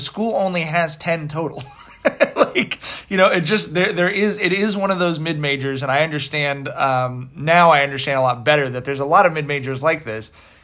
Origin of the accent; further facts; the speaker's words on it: Long Beach, California, United States; something that growing up in Long Beach is unimaginable.